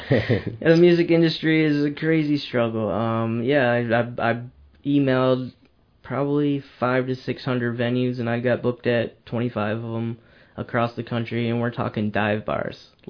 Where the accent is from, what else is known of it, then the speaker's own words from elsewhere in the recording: New York, United States; We're in the middle of Tulsa. We're from New York.